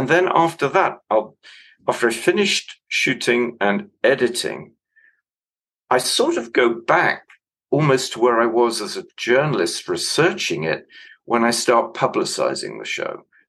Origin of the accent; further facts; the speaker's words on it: London, United Kingdom; in terms of my background, I don't have a drop of British blood in me, not a drop. But I was actually born in London, spent my whole life, really, bar, you know, the odd year here and there, in Britain.